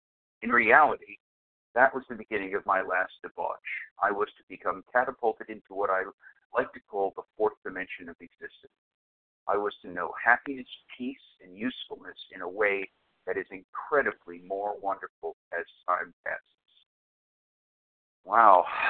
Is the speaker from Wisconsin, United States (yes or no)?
no; Los Angeles, California, United States; Good morning. … from Los Angeles